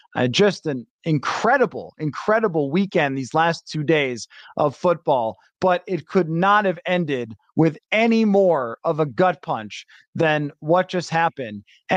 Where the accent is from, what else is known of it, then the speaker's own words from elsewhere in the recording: Buffalo, New York, United States; other than, of course, I'm from Buffalo, but these teams come so close and they give you every reason to believe.